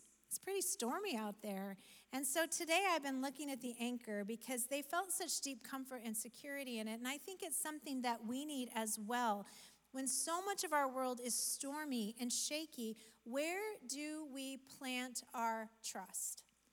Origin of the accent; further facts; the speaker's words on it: Oregon, United States; also born or lived in Nebraska; But because I grew up in Oregon, where thunder and lightning is pretty rare, and it passes through quickly. But then we moved to Nebraska, Midwest, I know.